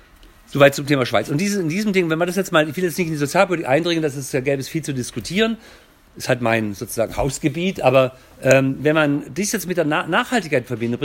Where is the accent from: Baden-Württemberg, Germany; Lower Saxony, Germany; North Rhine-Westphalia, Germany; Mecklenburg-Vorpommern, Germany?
Baden-Württemberg, Germany; Ich bin Schwabe, Waage, katholisch, Anthroposoph, wenn du das genau wissen willst, Familienvater, Großvater